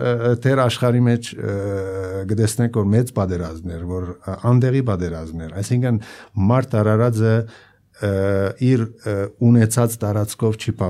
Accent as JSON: {"language": "Armenian", "country": "Lebanon", "said": "ես իրեն նման լիբանանցի եմ, այսինքն երբ որ ինքը հպատակություն արավ, ես նույն ձևով հպատակություն ունեցա լիբանանյան"}